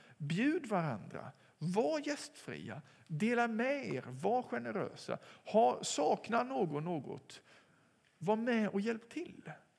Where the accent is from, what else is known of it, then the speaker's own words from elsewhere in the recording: Sweden; Vi är från Sverige här, vi kommer nog inte tillbaka.